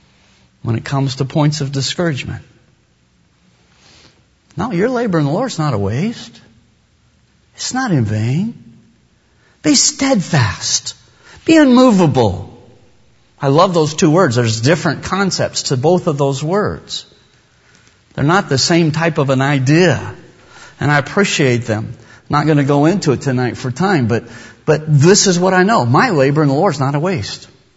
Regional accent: Wyoming, United States; I grew up in Wyoming. When I was a little boy, all I knew was hunting season, when it was and when it wasn't.

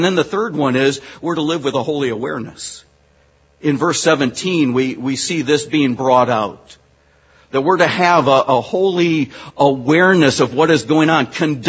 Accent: Michigan, United States; I grew up here in Michigan. I enjoy getting back. And as a child, I earned a lot of my money as in junior high and early high school by mowing lawns.

